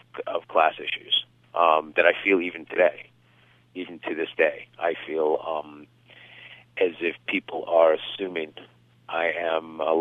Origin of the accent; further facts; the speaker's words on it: Boston, Massachusetts, United States; when you talk about what it was like to grow up in sort of those neighborhoods and then step into Brahmin Boston